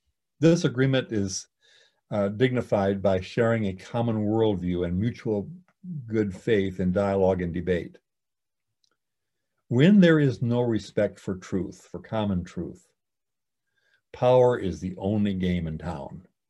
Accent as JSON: {"language": "English", "region": "South Dakota", "country": "United States", "tie": "born or raised there", "said": "I grew up in South Dakota, as some of you know"}